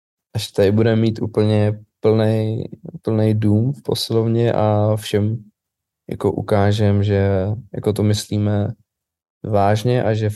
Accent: Prague, Czechia; Asi klasika, jako každý Pražák, do lokálu.

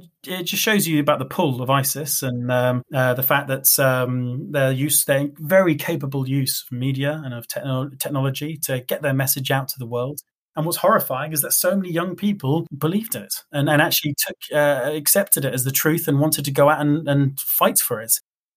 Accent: United Kingdom; I'm a British man who believes in democracy, secular values, rights for people

